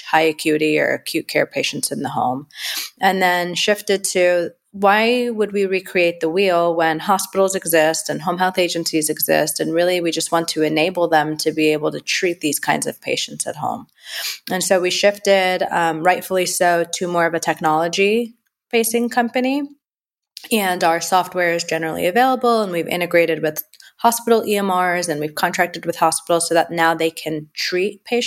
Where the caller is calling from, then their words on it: Frisco, Texas, United States; I am in Frisco, Texas.